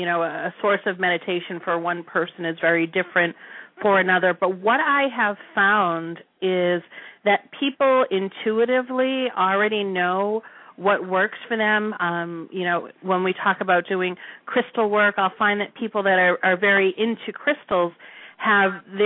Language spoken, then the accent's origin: English; Massachusetts, United States; I am originally from Massachusetts.